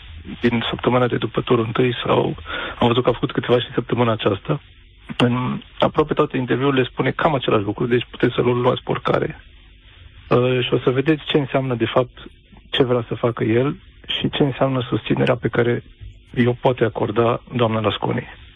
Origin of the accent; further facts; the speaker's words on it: Oradea, Bihor County, Romania; Eu sunt din Oradea.